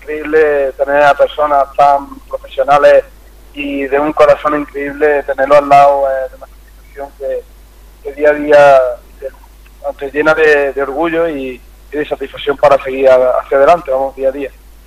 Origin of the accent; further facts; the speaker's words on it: Andújar, Andalusia, Spain; Y allí en Andújar, mi pueblo, también.